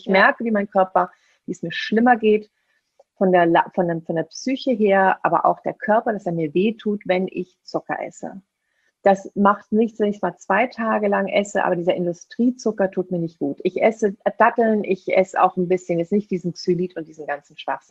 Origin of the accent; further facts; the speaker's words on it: Seville, Andalusia, Spain; das spanische Weihnachtsgebäck, die Polverones aus meiner Heimat, aus Sevilla